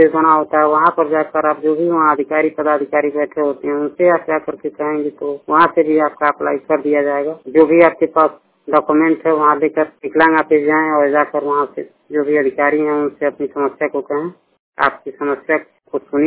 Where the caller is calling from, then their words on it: Uttar Pradesh, India; Gorakhpur district Uttar Pradesh से बात कर रहा हूँ।